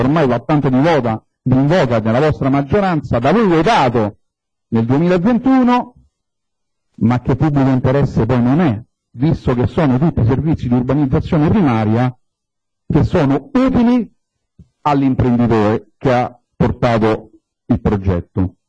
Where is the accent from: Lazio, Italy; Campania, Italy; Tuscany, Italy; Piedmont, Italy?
Lazio, Italy; Rome; visto che io vengo da Roma e quindi sarei costato